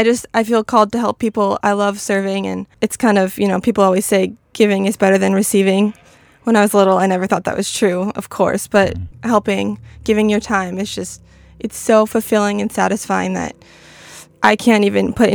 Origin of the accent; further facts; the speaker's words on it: California, United States; I'm from Orange County, California, born and raised.